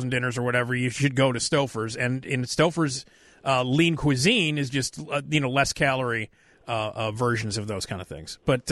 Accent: Chicago, Illinois, United States; Of course I do. I'm a Chicagoan.

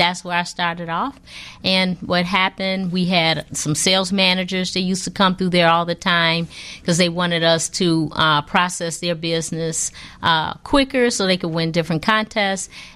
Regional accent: Chicago, Illinois, United States; I'm from Chicago. I'm actually from the Woodlawn area.

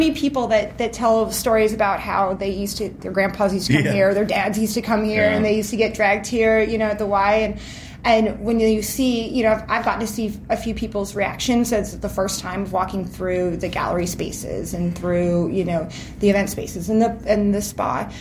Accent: St. Louis, Missouri, United States; So I'm originally from St. Louis. We've been Midwesterners for a long time.

